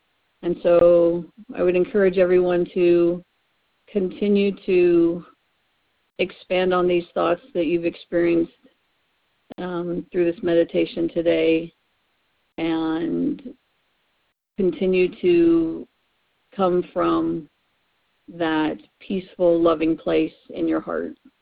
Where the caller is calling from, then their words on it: California, United States; Hi, I'm calling from Southern California. … founder of the Be Triumphant Victory Tour.